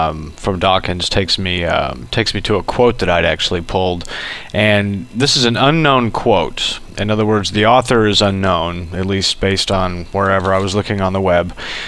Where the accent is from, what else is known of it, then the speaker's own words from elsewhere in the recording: Texas, United States; I mean, growing up in Texas, I tell you what, man, it's a very different culture in some ways, especially when you get out of the city